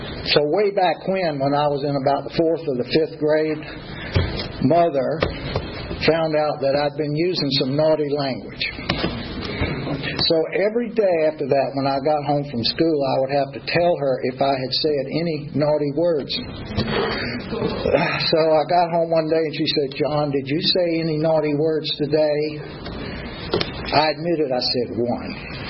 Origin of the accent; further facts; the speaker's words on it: Richmond, Virginia, United States; So I grew up in Richmond, Virginia. My father was a preacher and a theology professor at a Presbyterian seminary.